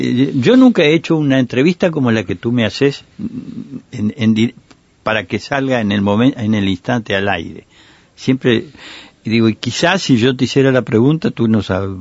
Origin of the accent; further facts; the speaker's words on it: Montevideo, Uruguay; yo soy de Montevideo